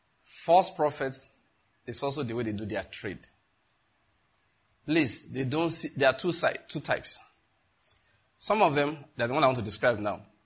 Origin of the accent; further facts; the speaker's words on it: Western Nigeria, Nigeria; I grew up in Western Nigeria, so I know what I'm talking about.